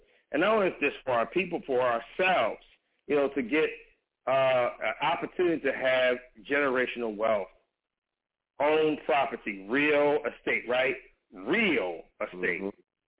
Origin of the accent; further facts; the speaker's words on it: California, United States; People are leaving California, my home state, you know, and moving to places like Wyoming.